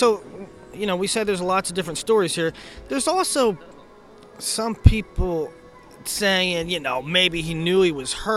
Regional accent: Pennsylvania, United States; now in Texas, United States; Now, we're all from the Northeast, you know? Christian's from Virginia, Bradkey, West Virginia, me and Holmes from PA, and we get here and we're freezing.

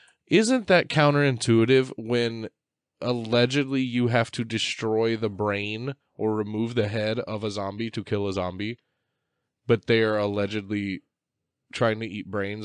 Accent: Australia; I'm Australian again now.

